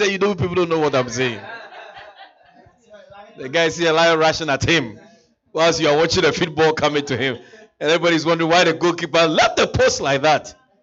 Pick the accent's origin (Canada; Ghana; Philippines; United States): Ghana; growing up in West Africa, Ghana and all this, you hear all kinds of stories.